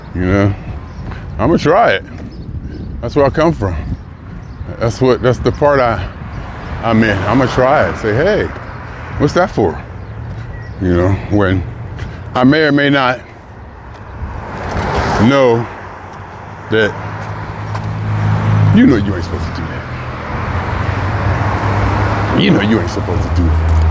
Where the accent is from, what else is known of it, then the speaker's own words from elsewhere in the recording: Los Angeles, California, United States; I said, I'm from Los Angeles.